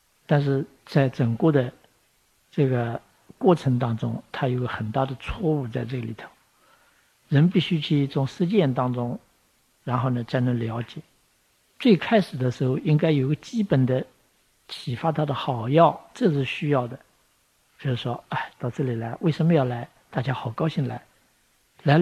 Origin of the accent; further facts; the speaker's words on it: China; 那通常我们中国人讲，做学问